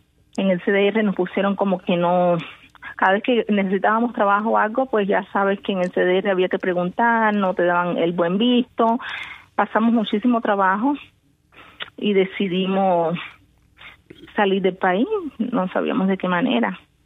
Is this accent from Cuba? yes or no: yes; Cuba; moved away; nosotros salimos de Cuba porque era difícil para personas como nosotros, ¿no?